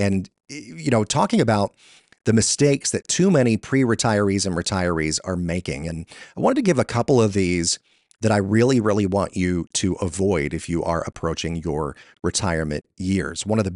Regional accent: Georgia, United States; across the Southeast in Georgia here in my home state.

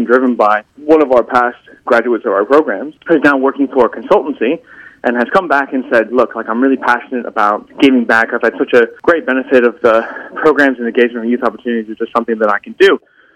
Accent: United States; now in Australia; So if you can tell by my accent from the podcast, I'm not from Australia originally. I'm from the U.S. originally, but haven't lived there in about 13 years

